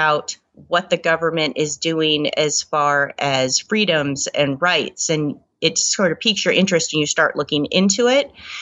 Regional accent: Pacific Northwest, United States; I grew up here in the Northwest.

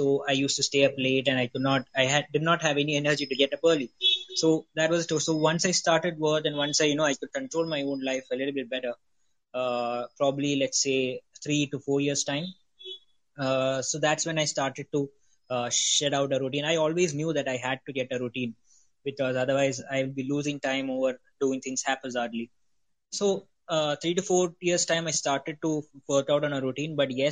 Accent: India; actually. I'm from India. I'm based out of India.

